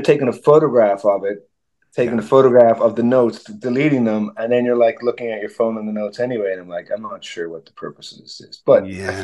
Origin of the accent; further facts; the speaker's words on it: Dublin, Ireland; Yeah, I mean, that's like I'm from Dublin